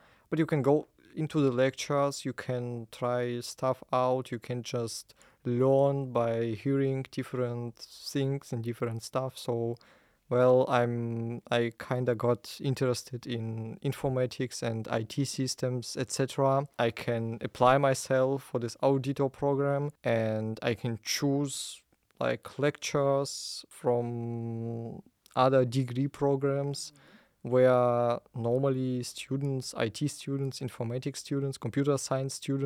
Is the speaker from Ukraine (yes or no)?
yes; Ukraine; now in Jena, Germany; I'm from Ukraine